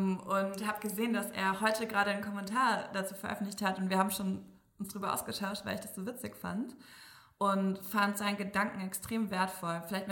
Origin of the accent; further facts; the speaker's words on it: Berlin, Germany; ich bin ja im Wedding aufgewachsen in Berlin, kein wohlhabender Bezirk, und habe das immer wieder gesehen.